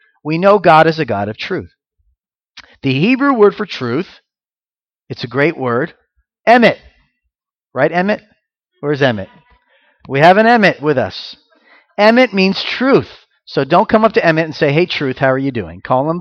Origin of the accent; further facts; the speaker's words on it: Florida, United States; Disney, I'm from Florida, so it's Disney World, not Disneyland, by the way.